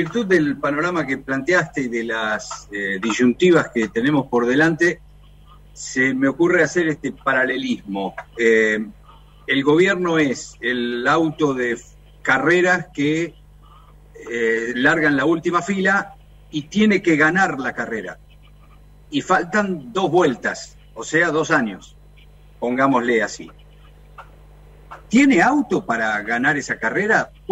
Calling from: Santa Rosa, La Pampa, Argentina; de Nacional Santa Rosa, en La Pampa.

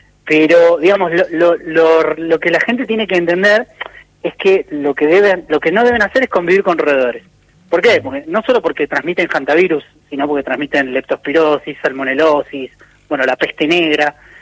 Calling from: Bariloche, Río Negro, Argentina; Está hablando a Bariloche, sí, al mismo lugar donde es el caso del fallecido.

